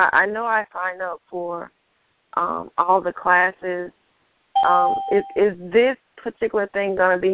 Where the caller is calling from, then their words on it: Alabama, United States; I'm calling from Alabama.